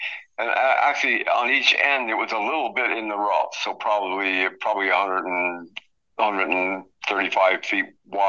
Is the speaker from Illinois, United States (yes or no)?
no; Vermont, United States; now in Pennsylvania, United States; Now, I mean, I grew up in New England, in Vermont, big part of my life.